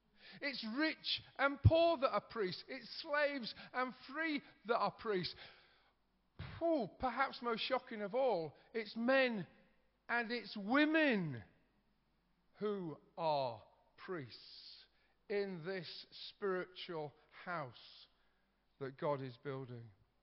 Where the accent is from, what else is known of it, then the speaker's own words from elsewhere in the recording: United Kingdom; I know we're British, we find this difficult